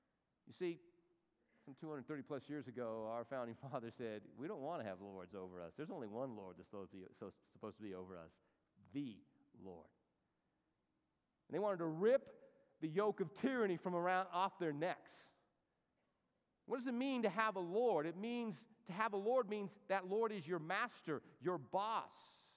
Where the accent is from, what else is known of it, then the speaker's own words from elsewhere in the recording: Albuquerque, New Mexico, United States; you know, I'm from Albuquerque, and so I know Albuquerque.